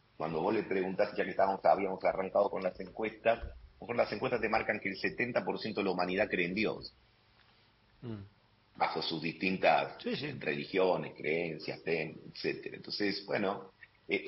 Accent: Argentina; siendo nosotros argentinos

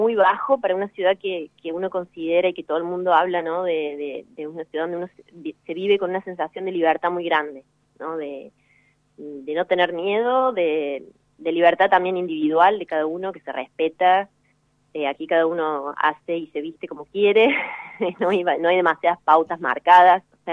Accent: Córdoba, Argentina; accent: Córdoba accent; Sí, cordobesa, que es de donde soy, creo. Espero que todavía la tenga. Pero sí, yo vuelvo todos los años. De hecho, en enero me voy, estoy 2 meses allá. Así que siempre voy, estoy un par de meses y vuelvo y recupero mi tonada.

